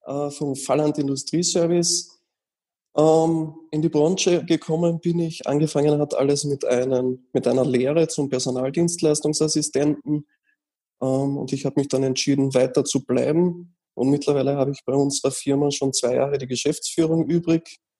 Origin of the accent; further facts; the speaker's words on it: Austria; Nein, also eine maximale Überlassungsdauer gibt es bei uns in Österreich nicht.